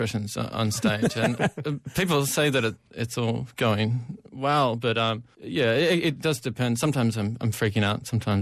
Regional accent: Castlemaine, Victoria, Australia; born or raised there; also born or lived in Melbourne

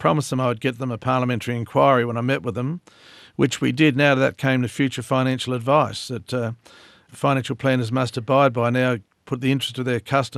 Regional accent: Jamestown, South Australia, Australia; back in the 70s, when I grew up in South Australia, Jamestown

